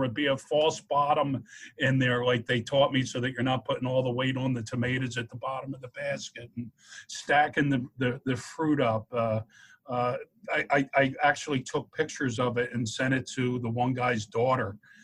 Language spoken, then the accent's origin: English; Philadelphia, Pennsylvania, United States; Corner grocery store. I grew up in Philadelphia.